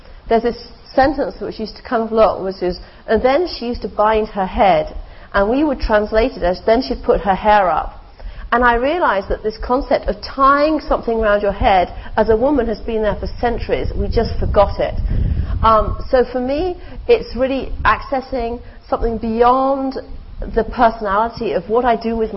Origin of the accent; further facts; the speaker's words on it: England, United Kingdom; I am quintessentially English. I was born here. I have very English way of being